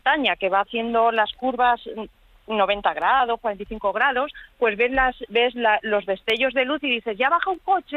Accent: Castilla-La Mancha, Spain; now in Burjassot, Spain; que es de Albacete, claro.

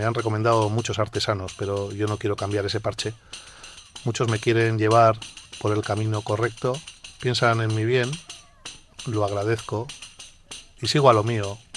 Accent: Recalde, Basque Country, Spain; Todo está ligado a mi infancia en Recalde.

